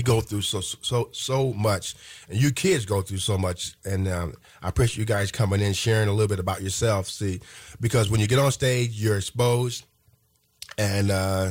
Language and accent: English; Indiana, United States; Nothing worse, though, my hometown, Terrell, Indiana. Nothing to do with the Wolfman. But anyway, my hometown, Terrell, Indiana.